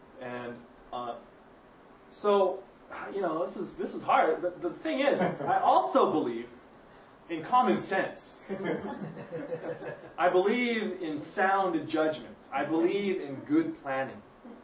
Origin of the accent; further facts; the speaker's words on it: Los Angeles, California, United States; we went back to my hometown in Los Angeles